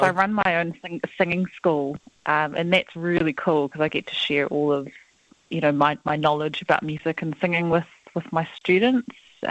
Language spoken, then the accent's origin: English; Whangarei, Northland, New Zealand; now in Auckland, New Zealand; So I grew up in Taitokoro, up north in Whangarei, and eventually made my way down to Auckland, and I live down in Auckland now.